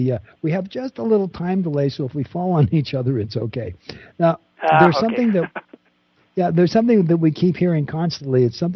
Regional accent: Bell, California, United States; I'm an old Los Angelino. I was brought up in Los Angeles. And I know you're. Oh, yeah. And by the way, I came from the most famous city in Southern California.

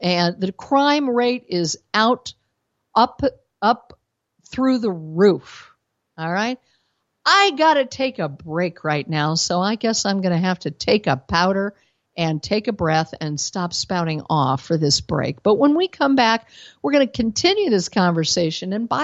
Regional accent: Colorado, United States; now in Texas, United States; I am not a native Texan, and I know it. I'm a native Coloradan who's gallivanted around the country in my life.

